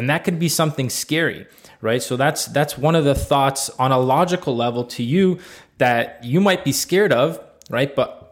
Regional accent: Toronto, Ontario, Canada; As you guys know, we're from Toronto.

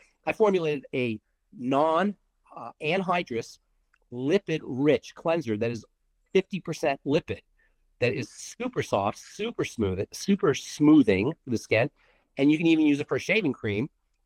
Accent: New York, United States; now in Colorado, United States; And then I grew up in New York and then I moved to Colorado. I went to school in Colorado and I just stayed there.

